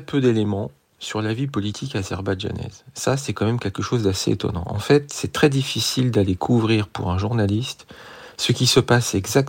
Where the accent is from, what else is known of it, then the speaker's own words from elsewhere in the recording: France; alors que je suis français.